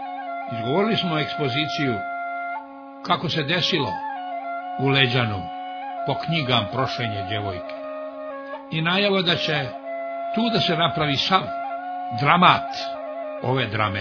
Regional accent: Montenegro; kao kod nas u Morači Šćepan

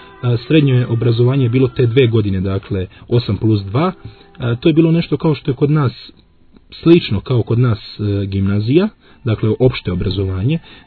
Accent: Serbia; born there; rekao sam da sam rođen u Srbiji i da imam 20 godina.

